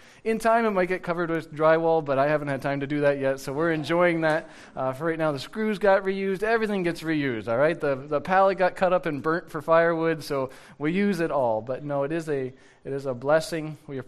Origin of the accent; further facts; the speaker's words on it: Cleveland, Ohio, United States; I grew up in Cleveland, Ohio, just on the other side of the lake, so I call it Southern Ontario, all right?